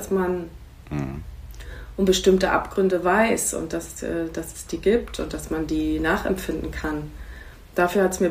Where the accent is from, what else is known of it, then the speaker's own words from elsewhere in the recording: Schwelm, North Rhine-Westphalia, Germany; Also ich bin bei Wuppertal in Schwelm aufgewachsen, war so eine Kleinstadt.